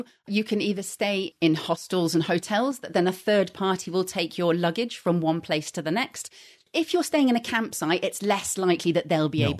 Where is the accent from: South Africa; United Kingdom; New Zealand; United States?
United Kingdom; Midlands